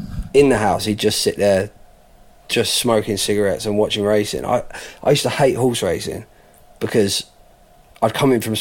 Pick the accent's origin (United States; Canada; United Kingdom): United Kingdom; Enfield, London; born there; So, although I was born in Enfield